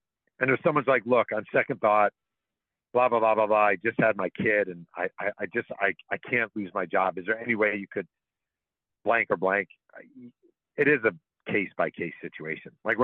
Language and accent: English; Mahopac, New York, United States; There's a place in my hometown of Mayopac, New York, called the Freight House Cafe that I love.